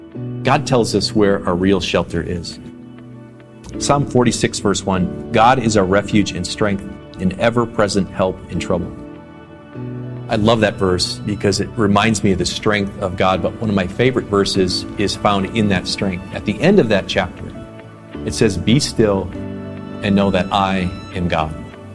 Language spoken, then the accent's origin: English; Midwest, United States; Even though I grew up in the Midwest, I have never actually been in a tornado.